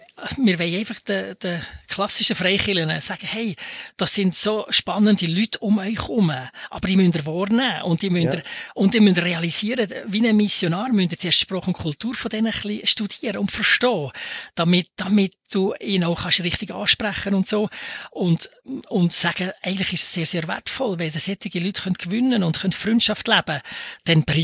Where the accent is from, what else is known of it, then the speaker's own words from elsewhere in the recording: Switzerland; Wir müssen uns auch nicht überfordern, wir sind Schweizer